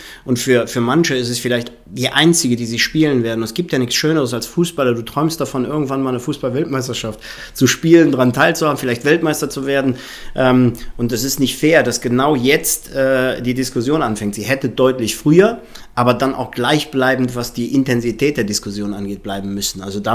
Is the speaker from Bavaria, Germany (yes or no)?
no; Mönchengladbach, North Rhine-Westphalia, Germany; born there; wenn du hier geboren bist in Mönchengladbach, gibt es nichts anderes als Borussia Mönchengladbach. Und das war bei mir so